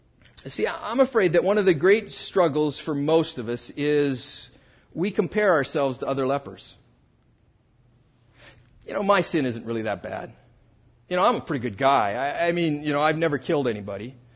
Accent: United States; as an American living in a society in which all men are created equal

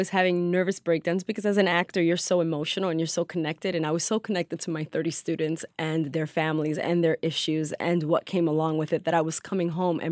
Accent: Bronx, New York, United States; And the producer was very excited at the fact that I came from the Bronx and I had this education.

